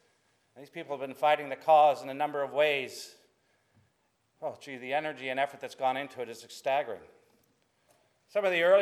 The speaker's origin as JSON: {"language": "English", "country": "Australia", "accent": "Australian", "said": "I'm actually Australian, seventh generation, with a funny accent, but I actually moved here less than 2 years ago from Canada. And where I moved to was up in the Hunter Valley, a town called Broke."}